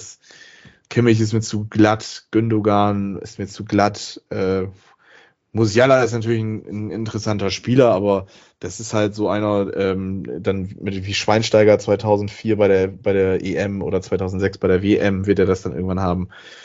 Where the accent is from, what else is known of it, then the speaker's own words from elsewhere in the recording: Bremen, Germany; als Bremer